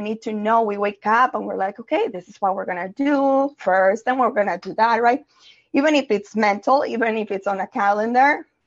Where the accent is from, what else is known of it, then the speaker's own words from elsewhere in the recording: Colombia; So I grew up in South America, in Colombia